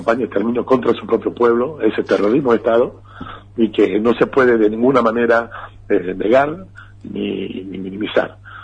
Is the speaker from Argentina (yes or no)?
yes; Argentina; como argentinos conscientes de nuestra historia